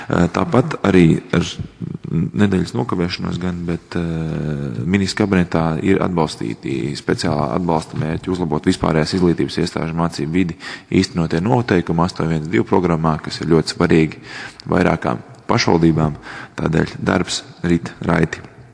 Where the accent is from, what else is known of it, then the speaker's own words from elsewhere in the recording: Valmiera, Valmiera Municipality, Latvia; par cik esmu valmierietis, vēlos apsveikt visus valmieriešus